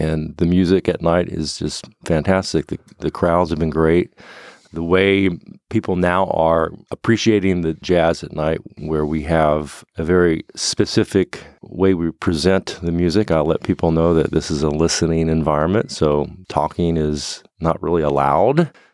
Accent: Morehead, Kentucky, United States; My father taught there, so I grew up in Moorhead.

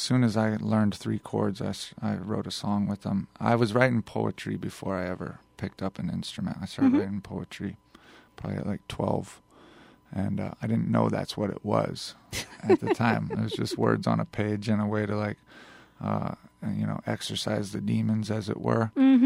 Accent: Colorado, United States; also born or lived in Tennessee; Kind of back and forth between Colorado and Tennessee.

